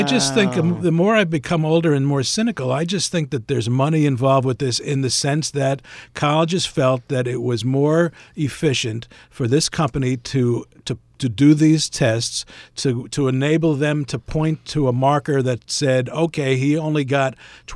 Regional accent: New York City, New York, United States; particularly growing up in New York City, when you wanted to get into a city school because the tuition was free

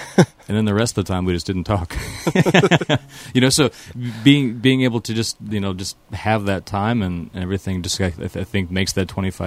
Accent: Fargo, North Dakota, United States; now in Madison, United States; I grew up in Fargo, North Dakota, and I moved to Madison, Wisconsin 10 years ago

